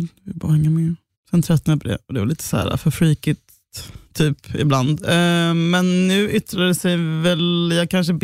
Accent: Gothenburg, Västra Götaland County, Sweden; jag hade också under min uppväxt i Göteborg

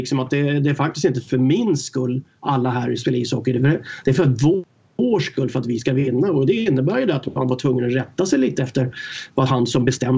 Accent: Stockholm, Stockholm County, Sweden; jag var uppväxt i Stockholm i förorterna där, och åkte pendeltåget in till träningar

